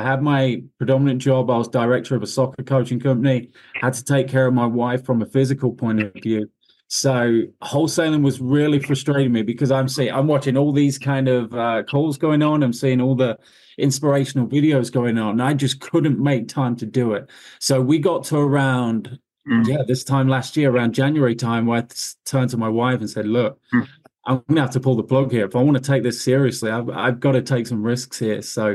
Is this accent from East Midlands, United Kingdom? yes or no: yes; Leicester, East Midlands, United Kingdom; moved away as an adult; I'm 31 years old, 32 this month. And yeah, I'm from Leicester, England.